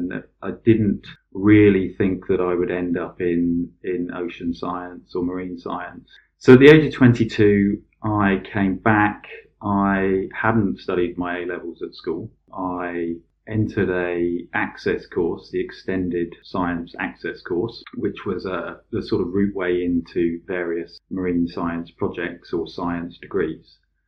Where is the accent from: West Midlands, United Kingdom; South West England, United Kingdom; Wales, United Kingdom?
South West England, United Kingdom; Plymouth; I am a Plymouthian. I was born in Plymouth, and I've remained in Plymouth for much of my life.